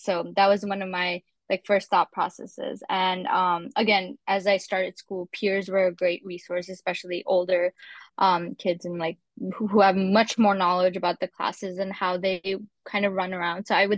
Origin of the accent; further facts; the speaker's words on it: Canada; I'm from Canada